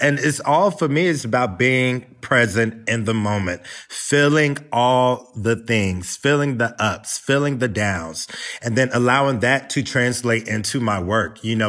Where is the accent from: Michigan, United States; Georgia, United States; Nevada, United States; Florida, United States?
Georgia, United States; Atlanta; also born or lived in North Carolina; I grew up in Atlanta, born in North Carolina, grew up in Atlanta.